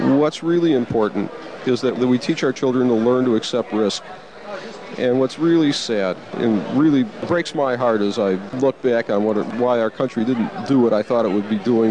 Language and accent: English; Chicago, Illinois, United States; When I was growing up in the Chicago public school system, there were two things that were different.